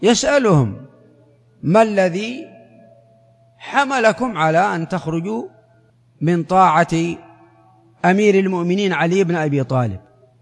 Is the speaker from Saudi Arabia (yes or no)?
yes; Saudi Arabia; بلادنا المملكة العربية السعودية